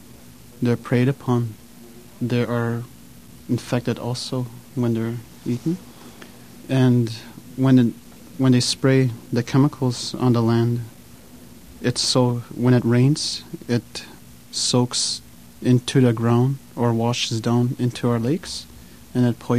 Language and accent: English; Ontario, Canada; I'm from Grassy Knolls, Ontario. My clan is the Thunderbird